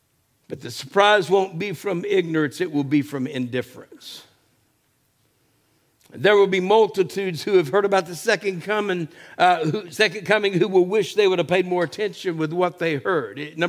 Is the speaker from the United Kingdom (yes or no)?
no; Texas, United States; I grew up on the Gulf Coast of Texas where we had hurricanes